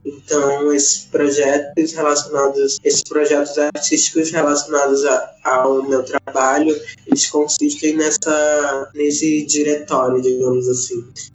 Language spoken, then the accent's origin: Portuguese; Manaus, Amazonas, Brazil; now in São Paulo, Brazil; sou indígena da etnia Moura, sou do estado do Amazonas, cidade de Manaus, localizado no norte do país. Atualmente moro no Sudeste, né, São Paulo.